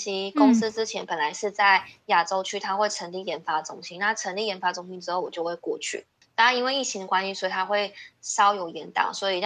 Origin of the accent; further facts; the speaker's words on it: Taiwan; 但是我们台湾人可能从小被教育到，就是说你就好好的做事，多做事少说话